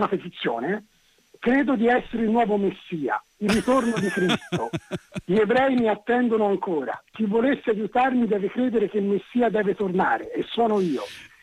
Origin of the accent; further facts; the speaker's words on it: Incisa, Tuscany, Italy; perché io sono valdarnese, sono di Incisa